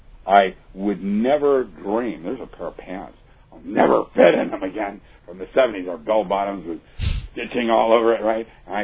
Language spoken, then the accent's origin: English; Seattle, Washington, United States; I was selected from Seattle, Washington. … Emerald City.